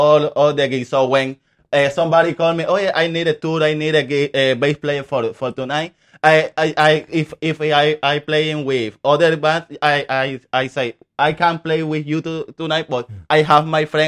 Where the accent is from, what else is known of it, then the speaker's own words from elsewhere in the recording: Cuba; English is a second language; moved away; I'm from Cuba. In Cuba, we don't have internet.